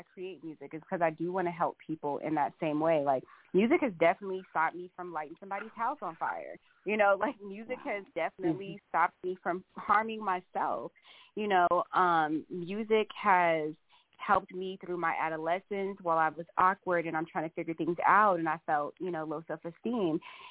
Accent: Louisiana, United States; I am actually, I was born in Louisiana. I'm not born in Louisiana. I'm from Louisiana. That's where I grew up for the most part.

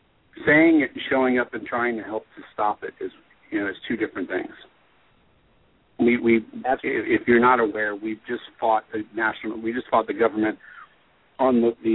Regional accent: Florida, United States; I grew up here in Brevard County. It's a piece of who we are.

